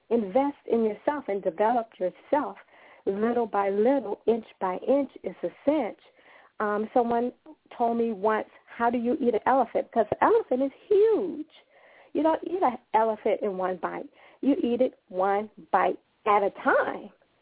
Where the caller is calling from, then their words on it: Miami, Florida, United States; I'm calling in. … I'm calling in from Miami, Florida.